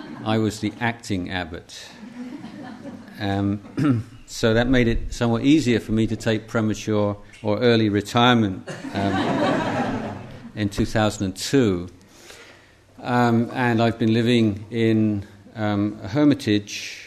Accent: Ubon Ratchathani, Thailand; accent: Ubon; I'm from Thailand.

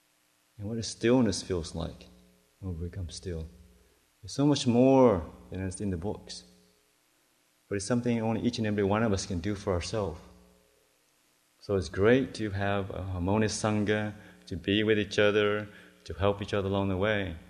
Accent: Los Angeles, California, United States; Just growing up in the West, in LA, there was this little show that I used to see every Saturday.

